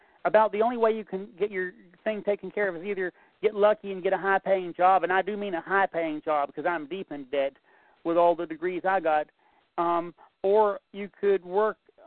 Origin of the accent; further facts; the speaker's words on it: United States; Okay, I'm American, and I'm part Native American, and I love my country, and I'm a conservative and all that.